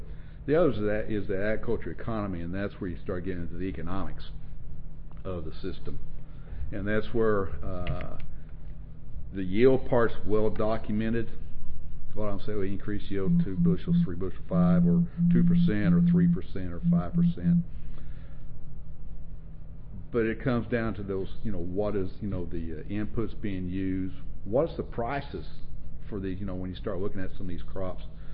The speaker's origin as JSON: {"language": "English", "region": "Oklahoma", "country": "United States", "tie": "born or raised there", "said": "compared to where I grew up in Oklahoma on a wheat farm, wheat and beef cattle"}